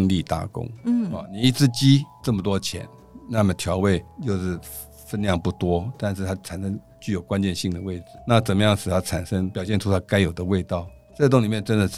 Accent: Taiwan; 这是他本来就对我们台湾人熟悉，他的家乡味

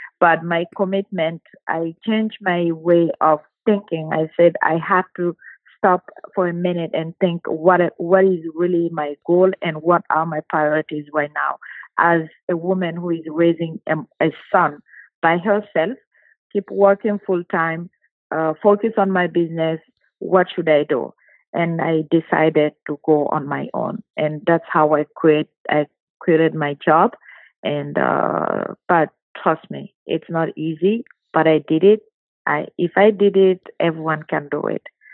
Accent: Guinea; moved away as an adult; also born or lived in Montreal; now in Canada; I'm from Guinea, West Africa, and I have immigrated to Canada like 12 years ago. And I lived in Montreal for 4 years because I speak French.

